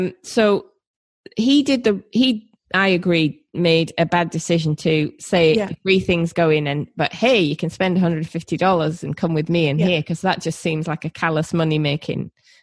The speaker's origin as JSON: {"language": "English", "country": "United Kingdom", "said": "And I found that really difficult, especially as a Brit and a woman."}